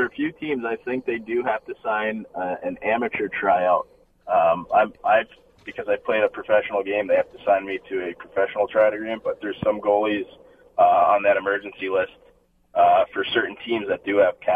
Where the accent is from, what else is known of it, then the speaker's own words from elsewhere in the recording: United States; I didn't know anything about it being an American goalie.